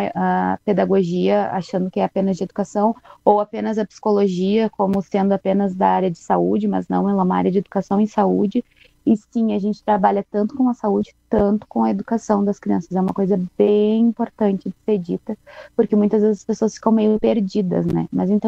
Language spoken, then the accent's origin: Portuguese; Canoas, Rio Grande do Sul, Brazil; mas assim, eu sou de Canoas